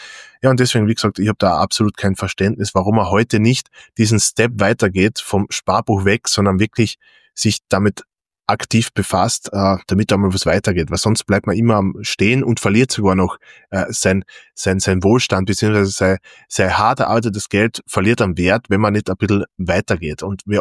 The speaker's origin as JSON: {"language": "German", "country": "Austria", "said": "Die Voest ist ein Name bei uns in Österreich und ist ein wichtiges Unternehmen"}